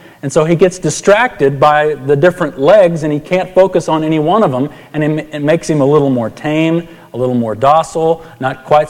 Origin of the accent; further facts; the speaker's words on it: San Antonio, Texas, United States; Growing up in San Antonio, one of the favorite times of year for me as a kid was when the circus would come